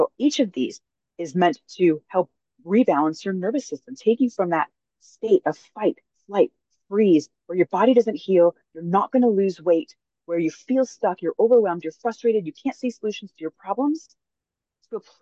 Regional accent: Chicago, Illinois, United States; I grew up in Chicago. I get it.

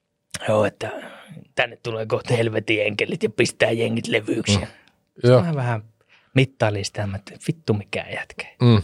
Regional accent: Äänekoski, Central Finland, Finland; sä tiedät, että me ollaan Äänekoskelta

